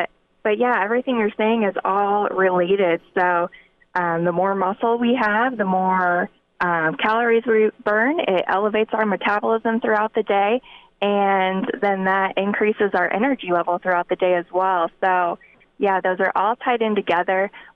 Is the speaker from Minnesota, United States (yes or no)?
no; Scottsbluff, Nebraska, United States; now in Omaha, United States; Well, I'm originally from Scottsbluff, Nebraska, so out west. Have quite a few people in my family who farm and have cattle, so kind of grew up with a little bit of that ag background knowledge.